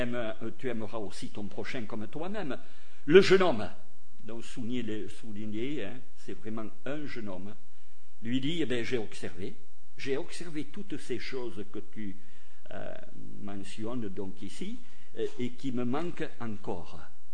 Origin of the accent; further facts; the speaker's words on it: Toulouse, Occitanie, France; Vous savez que je viens du fin fond de Toulouse